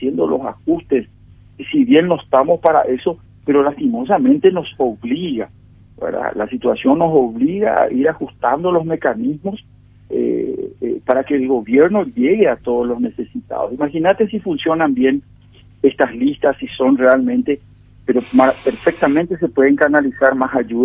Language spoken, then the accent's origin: Spanish; Asunción, Paraguay; estoy con todos los requisitos y además soy natural de Asunción